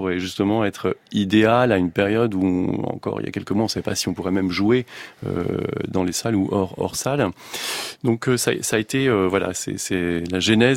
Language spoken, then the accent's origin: French; Normandy, France; Et en tant que Normand